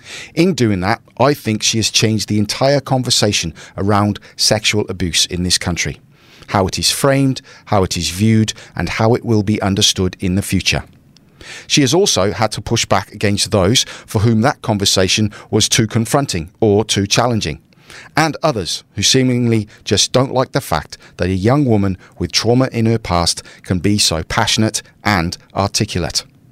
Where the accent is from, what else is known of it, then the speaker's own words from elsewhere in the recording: United Kingdom; now in Australia; I'm British.